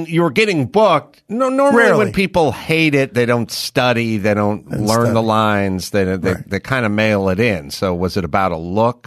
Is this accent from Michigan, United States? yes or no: no; North Hollywood, California, United States; born there; Yeah, everyone thinks I'm that guy, but I was born in North Hollywood.